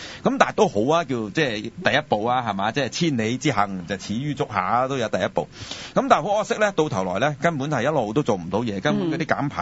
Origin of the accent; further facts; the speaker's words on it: Hong Kong; 其實去到1997年呢、就是我哋香港人最擔心多